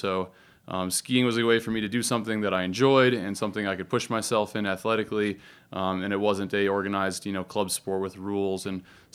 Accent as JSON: {"language": "English", "town": "Madison", "region": "Wisconsin", "country": "United States", "tie": "born or raised there", "said": "I was growing up in Madison, Wisconsin, and skiing a 150-foot tall hill called Tyrol Basin. And there just really wasn't much else to do in Madison."}